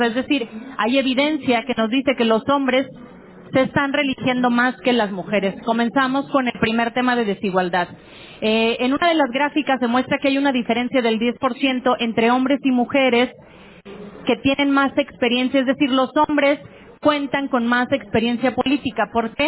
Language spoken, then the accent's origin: Spanish; Aguascalientes, Mexico; soy originaria de Aguascalientes, vecina de Jalisco